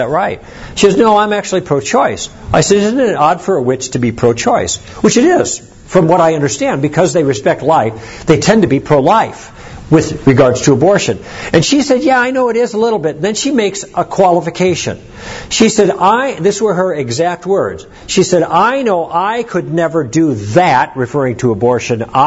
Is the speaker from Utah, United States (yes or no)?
no; Chicago, Illinois, United States; I grew up in Chicago. We used to go there as kids and vacation, and now I go back every summer to take my own little girls.